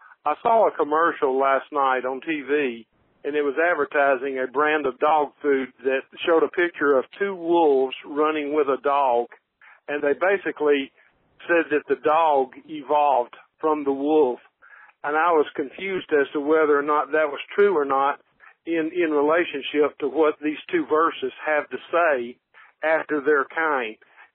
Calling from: Hartsville, Alabama, United States; I'm calling from Hartsville, Alabama.

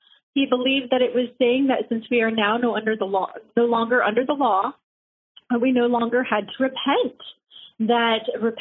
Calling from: Virginia, United States; Hi, guys. … I'm from Virginia, and I had another question for you.

